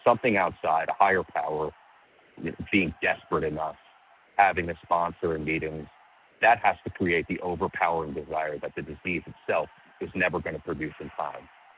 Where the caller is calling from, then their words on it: New Jersey, United States; compulsive overeater in New Jersey.